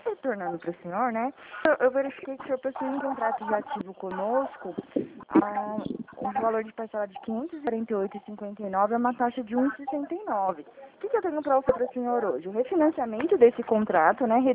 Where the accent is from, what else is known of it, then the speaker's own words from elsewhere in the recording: Araras, São Paulo, Brazil; Não, não, eu sou de Araras, a gente fala de Araras.